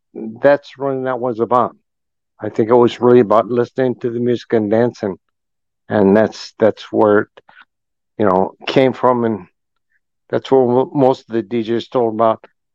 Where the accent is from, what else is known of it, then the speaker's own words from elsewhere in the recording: Chicago, Illinois, United States; Young age, I was in Chicago. Chicago is my home, and I love Chicago more than anything.